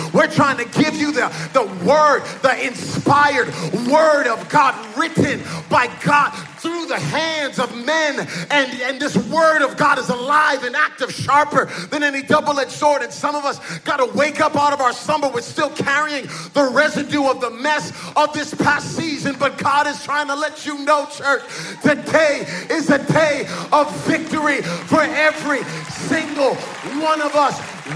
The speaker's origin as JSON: {"language": "English", "region": "Texas", "country": "United States", "said": "I'm from Texas too."}